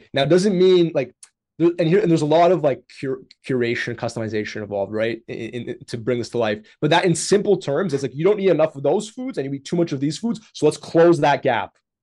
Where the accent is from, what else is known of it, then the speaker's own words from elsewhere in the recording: Canada; I'm from Canada